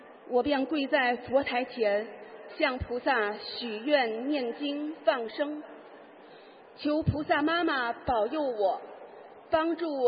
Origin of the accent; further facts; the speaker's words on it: Tianjin, China; 大家好，我是来自天津的佛友